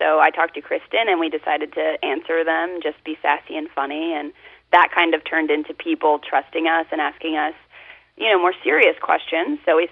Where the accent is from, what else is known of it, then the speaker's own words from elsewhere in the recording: the South, United States; Yeah, I just wanted to kind of add, because I'm from the South, and when I came out, I was living in Rock Hill, South Carolina